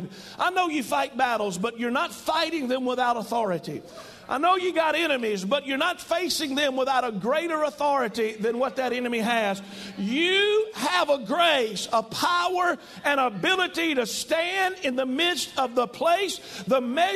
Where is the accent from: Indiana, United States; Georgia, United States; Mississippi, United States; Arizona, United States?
Mississippi, United States; You know, growing up, I grew up in Mississippi, in northeast Mississippi, and sometimes it takes more than one word to explain a word to us.